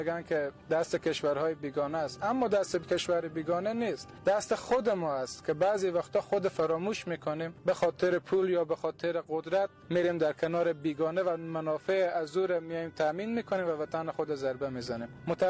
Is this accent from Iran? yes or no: no; Afghanistan; اگر که ما افغانستانی هستیم، همی ذات ما است، همی خاک مربوط به ما است، ما مربوط به همی خاک هستیم